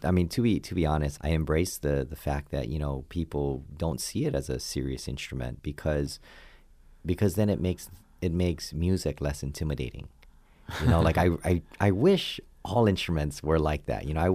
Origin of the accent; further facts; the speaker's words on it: Hawaii, United States; And of course, growing up in Hawaii, all the kids play the ukulele.